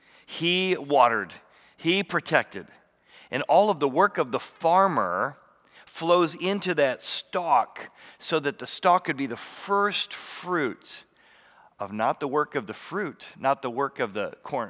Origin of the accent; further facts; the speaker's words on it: Illinois, United States; I grew up in Illinois, so I always think corn.